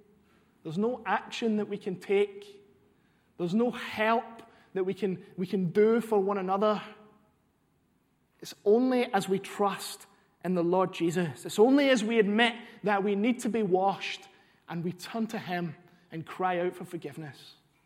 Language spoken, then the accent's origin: English; Glasgow, Scotland, United Kingdom; Growing up in Glasgow, I played football a lot.